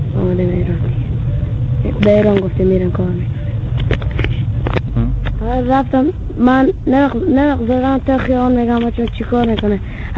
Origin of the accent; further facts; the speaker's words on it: Afghanistan; now in Iran; ما افغانی هستی. چهار نیم سالش پدرم اینجا هست.